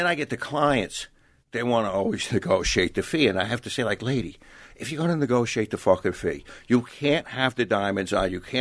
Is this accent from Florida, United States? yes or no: no; Long Island, New York, United States; Like, I come from Long Island, Ashkenazi Jew.